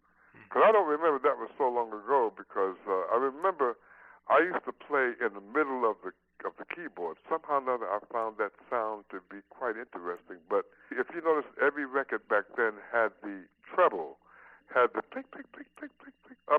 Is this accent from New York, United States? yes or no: yes; New York City, New York, United States; I grew up in Harlem, 122nd Street between 7th and 8th, three blocks from the immortal Apollo Theater.